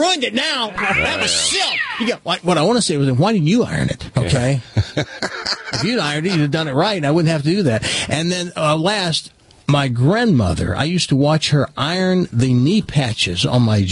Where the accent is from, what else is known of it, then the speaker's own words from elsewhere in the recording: the South, United States; Now, I grew up in the South, very Protestant, and that's true.